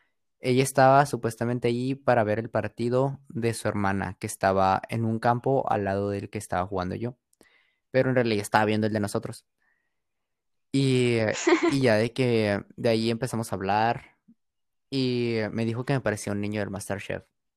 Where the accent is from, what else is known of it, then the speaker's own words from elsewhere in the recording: Durango, Mexico; now in Sonora, Mexico; Soy originario de Durango, pero actualmente vivo en Sonora.